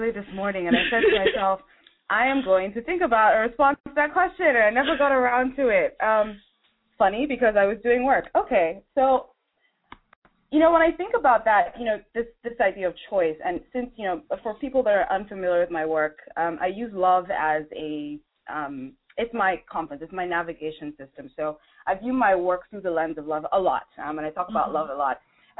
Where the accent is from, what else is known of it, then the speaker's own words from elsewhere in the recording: Nigeria; I'm originally from Nigeria.